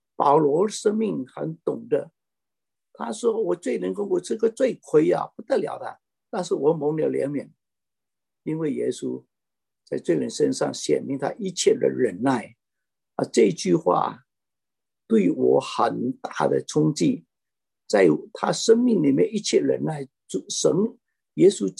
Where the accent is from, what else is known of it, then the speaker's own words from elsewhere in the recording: Malaysia; 我是马来西亚人，我近几天看也看见马来西亚的水灾也是破历史性的